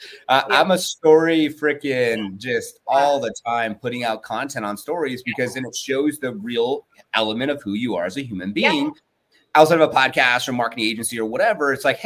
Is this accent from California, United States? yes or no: yes; California, United States; now in Gilbert, United States; we come from California, from the Bay Area, moving over here next to Scottsdale in Gilbert, Arizona